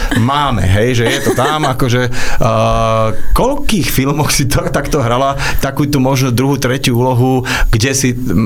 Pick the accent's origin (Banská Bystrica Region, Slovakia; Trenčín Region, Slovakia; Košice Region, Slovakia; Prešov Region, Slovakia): Banská Bystrica Region, Slovakia; Očová; ako sa u nás v Očove hovorí